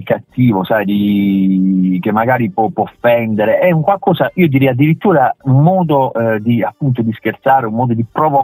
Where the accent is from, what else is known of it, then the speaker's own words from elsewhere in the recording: Bari, Apulia, Italy; sono anche innamoratissimo della mia città, che negli ultimi anni è migliorata in tante cose.